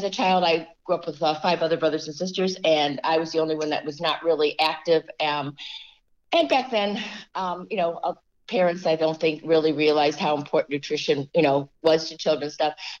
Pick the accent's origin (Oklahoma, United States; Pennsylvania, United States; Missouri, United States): Pennsylvania, United States; Philadelphia; because I grew up outside Philly.